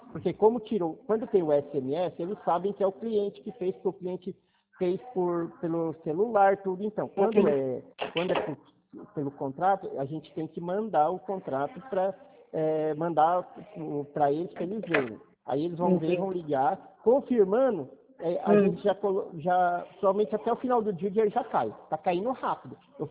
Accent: Mogi Mirim, São Paulo, Brazil; Tô aqui em Mogi Mirim, Mogi Guaçu. Eu sou de Mogi Mirim e trabalho em Mogi Guaçu.

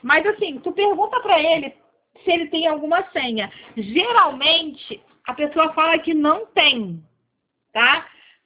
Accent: Rio de Janeiro, Brazil; Sou do Rio, sim.

